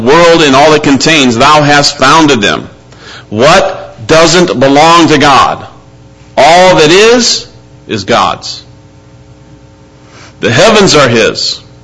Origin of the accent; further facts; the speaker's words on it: Iowa, United States; I'm from Iowa. And I was born on the Mississippi River.